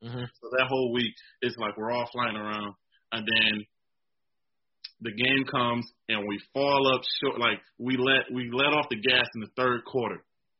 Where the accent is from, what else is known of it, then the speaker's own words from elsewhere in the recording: Michigan, United States; it was nice for me because I'm from Michigan.